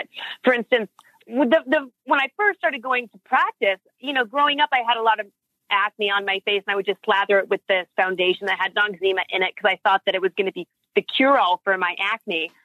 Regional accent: Seattle, Washington, United States; And growing up in Seattle, I couldn't have told you what Harvard, Stanford, or even the University of Washington was, but I knew what juvie was and I knew I didn't want to go.

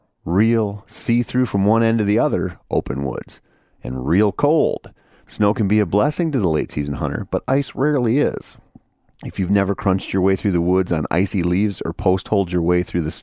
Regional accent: Minnesota, United States; In my home state of Minnesota, I can't recall ever seeing a big buck in December while I was actually on stand.

